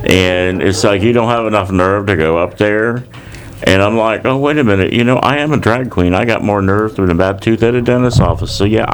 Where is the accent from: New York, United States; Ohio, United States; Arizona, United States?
Ohio, United States; Columbus; born there; now in Plant City, United States; I was hatched in Columbus, Ohio.